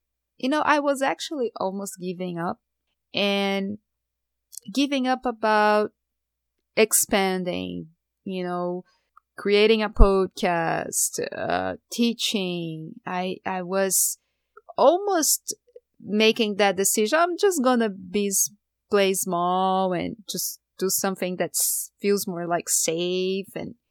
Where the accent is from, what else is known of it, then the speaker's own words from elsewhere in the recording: Brazil; English is a second language; moved away as an adult; now in United States; I have an accent and I am an immigrant. And I grew up in Brazil and I came to the United States with 30 years old. I was 30 years old.